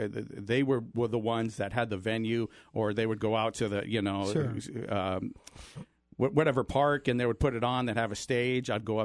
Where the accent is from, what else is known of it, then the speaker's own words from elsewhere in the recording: Yuma, Arizona, United States; So background, I am local, born and raised in Yuma. I love Yuma.